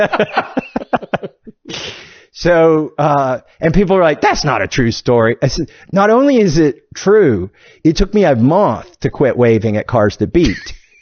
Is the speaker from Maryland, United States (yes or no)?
no; Kentucky, United States; And we wanted to raise them like we were raised in Kentucky.